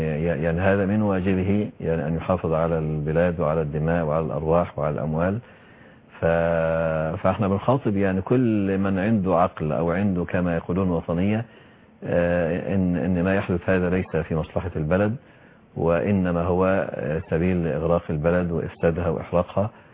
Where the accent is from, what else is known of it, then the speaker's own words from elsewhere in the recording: Egypt; إحنا كمصريين